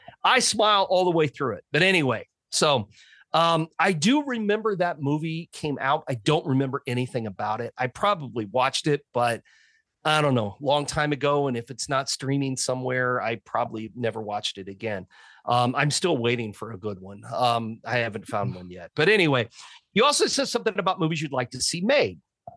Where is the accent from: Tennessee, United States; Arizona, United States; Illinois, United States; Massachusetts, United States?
Tennessee, United States; Athens; something that happened in my hometown called the Battle of Athens, or Athens. I'm going to say Athens, Tennessee.